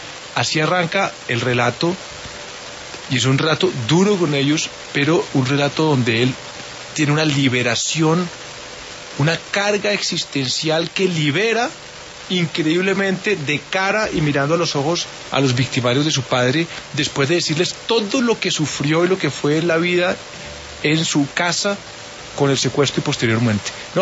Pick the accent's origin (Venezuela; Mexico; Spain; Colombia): Colombia